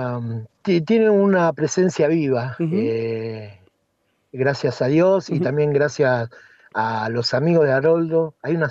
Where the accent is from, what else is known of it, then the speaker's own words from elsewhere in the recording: Chacabuco, Buenos Aires Province, Argentina; moved away as an adult; now in La Plata, Argentina; yo nací en Chacabuco, me crié ahí, tuve mi primer formación musical, artística, ahí en Chacabuco, como músico, como actor también, y bueno, ya después en los 90 me vine a estudiar a La Plata